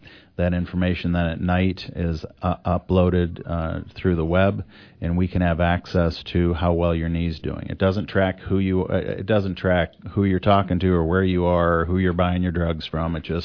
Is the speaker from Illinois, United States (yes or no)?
yes; Quincy, Illinois, United States; I'm from Quincy. I want to treat people from the tri-state area.